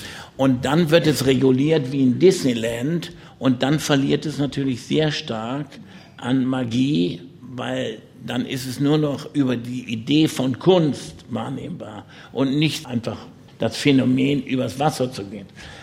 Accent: North Rhine-Westphalia, Germany; Ich bin immer stolz darauf, Münsterländer zu sein. Ich bin auf dem Dorf im Münsterland groß geworden.

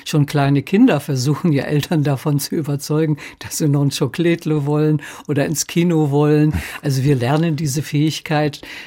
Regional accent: Lower Saxony, Germany; weil ich Hochdeutsch sprach. Ich bin in der Lüneburger Heide aufgewachsen.

